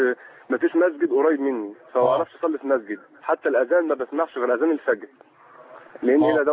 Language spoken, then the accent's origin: Arabic; Egypt; now in Libya; أنا من مصر عامة.